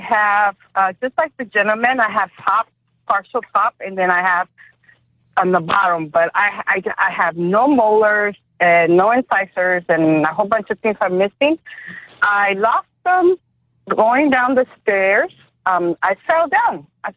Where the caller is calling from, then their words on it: Decatur, Georgia, United States; I am calling you from Decatur, Georgia.